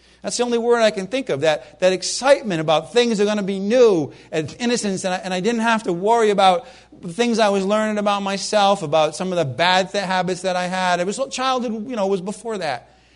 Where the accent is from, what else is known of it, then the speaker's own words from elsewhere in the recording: Rhode Island, United States; born there; I always think I was born in Rhode Island, and they have these things in Newport, the Newport mansions.